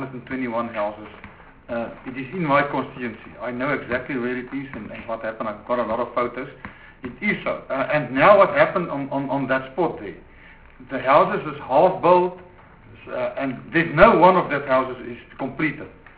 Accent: North West, South Africa; I'm from the Northwest Province, as I said earlier on.

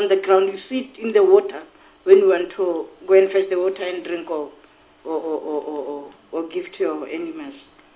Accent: Northern Cape, South Africa; I am from the Northern Cape.

